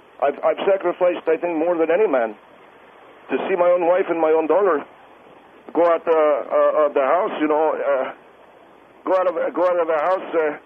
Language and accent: English; Netherlands; now in United States; I come from the Netherlands. I wanted to be a part of American politics